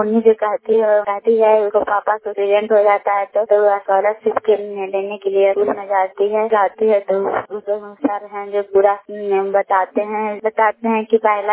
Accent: Kalyanpur, Bihar, India; घर कल्याणपुर वाली बेल्ट पंचायत प्रखंड टंडी जिला ननंदा की निवासी हूँ।

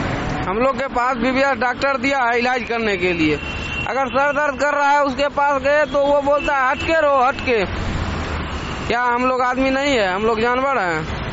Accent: Bihar, India; now in Delhi, India; बिहार से।

